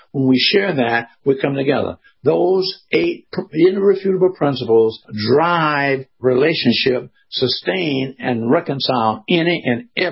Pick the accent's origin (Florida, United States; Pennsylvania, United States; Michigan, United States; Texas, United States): Florida, United States; Jacksonville; He was from Florida, and I was from Florida.